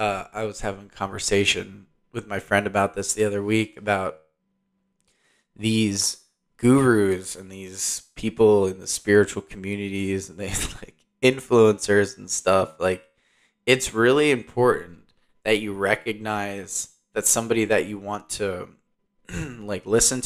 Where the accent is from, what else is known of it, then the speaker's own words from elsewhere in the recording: New Jersey, United States; I'm like, yeah, actually, I'm originally from New Jersey.